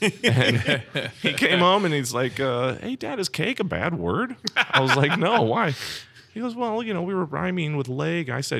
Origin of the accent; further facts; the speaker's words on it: St. Louis, Missouri, United States; I grew up in St. Louis. No one would have made you turn that inside out.